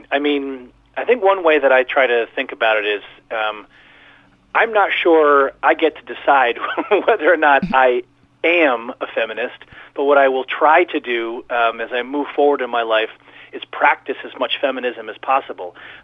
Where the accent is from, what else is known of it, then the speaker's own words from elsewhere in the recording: Massachusetts, United States; I grew up outside of Boston, and I lived in a blue-collar and middle-class town